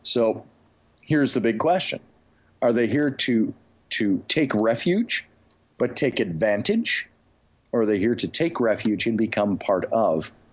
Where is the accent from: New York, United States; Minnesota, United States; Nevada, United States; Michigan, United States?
Minnesota, United States; Minneapolis; also born or lived in Saint Paul, United States; I grew up in Minneapolis and St. Paul.